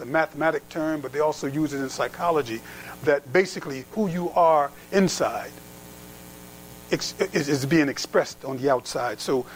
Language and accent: English; Philadelphia, Pennsylvania, United States; You know, when I was growing up in the Philadelphia area, you know, again, the many brothers and sisters have heard me say this before, we used to call people PTMs, part-time Muslims.